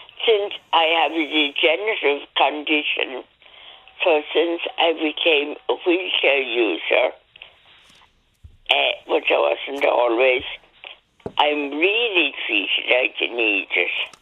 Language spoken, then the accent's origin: English; Wicklow, County Wicklow, Ireland; I'm from Wicklow Town